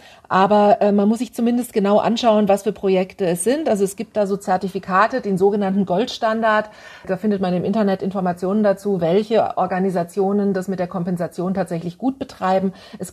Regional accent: Stuttgart, Baden-Württemberg, Germany; Als ich Teenager war, konnte man von meiner Heimatstadt Stuttgart aus direkt mit dem Zug nach Athen fahren.

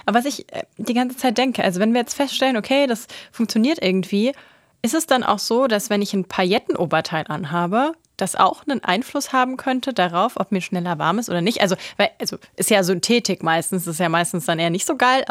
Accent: Garmisch-Partenkirchen, Bavaria, Germany; ich komme ja aus Garmisch-Partenkirchen

